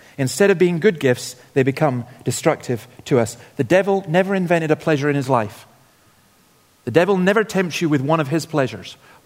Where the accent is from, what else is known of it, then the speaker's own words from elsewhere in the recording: Scotland, United Kingdom; So I grew up on Nigg Cliffs, the top of Nigg Cliffs.